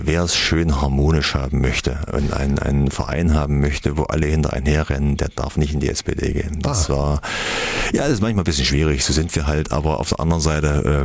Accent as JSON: {"language": "German", "town": "Erfurt", "region": "Thuringia", "country": "Germany", "said": "Wir neigen als Erfurter dazu, unser Licht selbst unter den Scheffel zu stellen."}